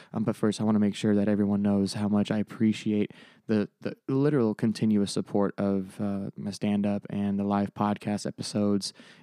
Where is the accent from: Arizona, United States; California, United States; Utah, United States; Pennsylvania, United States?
Arizona, United States; March 26th through the 28th here in Phoenix, downtown Phoenix, Arizona, my home state.